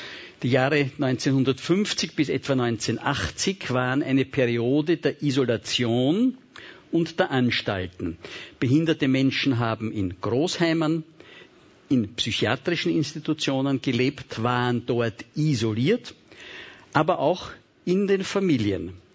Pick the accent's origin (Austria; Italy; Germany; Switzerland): Austria; Kagran, Vienna; Und ich selber bin aufgewachsen in Kagran. Ich bin ein 46er Jahrgang